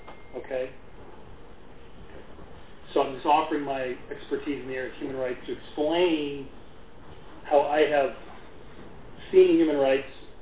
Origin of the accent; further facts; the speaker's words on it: United States; I am an American.